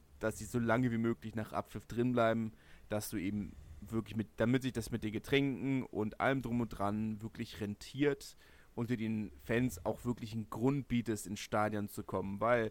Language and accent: German; southern France, France; Ich bin mit Dorfrugby im Süden aufgewachsen.